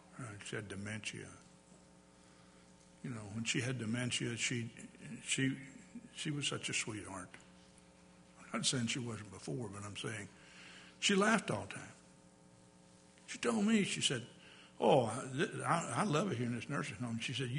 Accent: Texas, United States; He said, well, you probably in Texas, because I grew up in Texas, you probably spent a lot of time out in the heat.

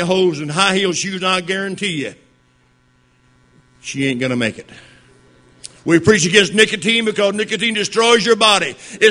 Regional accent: Alaska, United States; brethren, I'm from the Arctic. Where I live is different.

